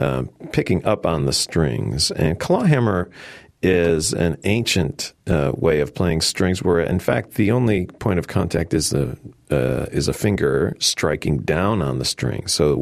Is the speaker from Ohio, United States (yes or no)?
no; Chicago, Illinois, United States; I grew up in Chicago.